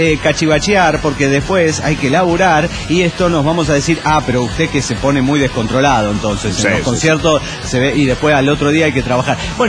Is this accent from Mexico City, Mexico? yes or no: no; Puebla, Mexico; de Puebla, México.